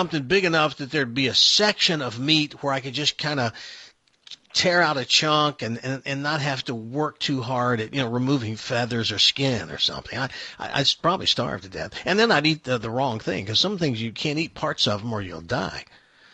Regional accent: Tennessee, United States; I know that's kind of horrible since I grew up in Tennessee as a hillbilly

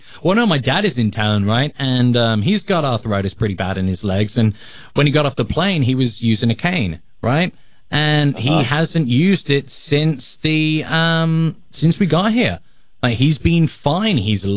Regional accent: St. Louis, Missouri, United States; They're always like, oh, okay, where are you from? You say St. Louis, and they just draw a blank, because nobody over there has ever heard of St. Louis.

